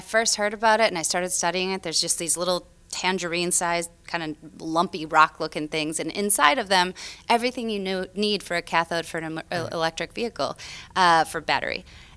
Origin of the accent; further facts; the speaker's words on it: Grand Rapids, Michigan, United States; I mean, I grew up in Grand Rapids and just north where we have a PFAS situation.